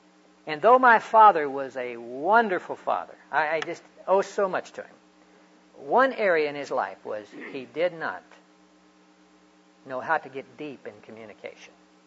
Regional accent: Hollis, Oklahoma, United States; See, I grew up out in Hollis, Oklahoma.

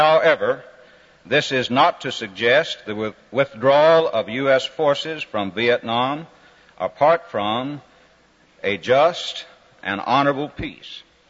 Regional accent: California, United States; from California.

